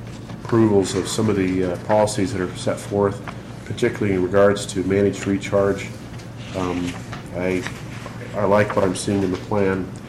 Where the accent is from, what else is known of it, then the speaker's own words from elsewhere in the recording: Idaho Falls, Idaho, United States; I'm from Idaho Falls, Idaho.